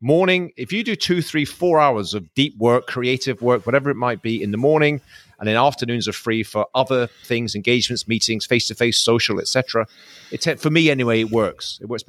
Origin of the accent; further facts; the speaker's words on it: Scotland, United Kingdom; I've always, you know, come from humble roots. I come from Scotland.